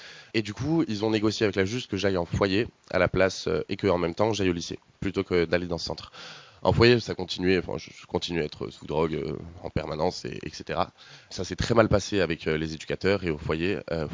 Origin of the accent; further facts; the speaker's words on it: Grenoble, Auvergne-Rhône-Alpes, France; du coup, j'ai grandi à Grenoble, ville que j'adore, ville très délinquante aussi, pour ceux qui peuvent connaître Grenoble.